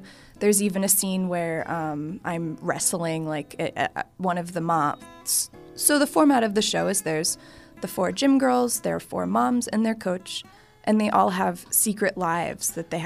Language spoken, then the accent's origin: English; Pittsburgh, Pennsylvania, United States; Yeah, I'm actually from Pittsburgh. I grew up in the South Hills, and then I stayed here for school. And now I live in Lawrenceville, and I'm happy to be here.